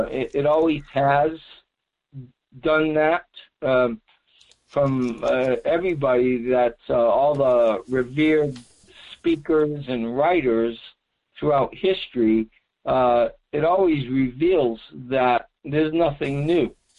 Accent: Massachusetts, United States; I was born there in Massachusetts and grew up there.

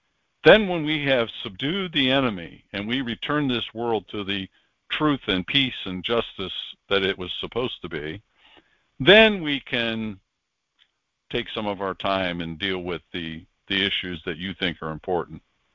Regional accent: Wales, United Kingdom; because I am Welsh, and it just didn't make sense until I looked into Tartaria

